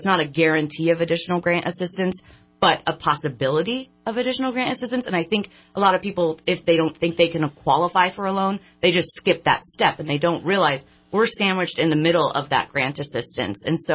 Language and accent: English; Sacramento, California, United States; I'm from Sacramento.